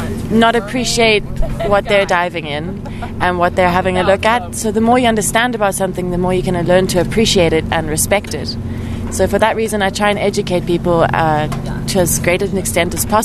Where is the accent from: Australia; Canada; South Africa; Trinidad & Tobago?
South Africa; now in Caribbean; Also, I'm a South African in the Caribbean.